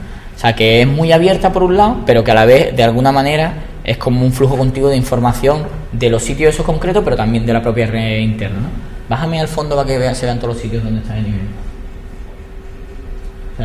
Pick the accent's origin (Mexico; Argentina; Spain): Spain; Málaga, Andalusia; Yo soy de Málaga, entonces, o sea, como que no voy a contar lo que surgió en Sevilla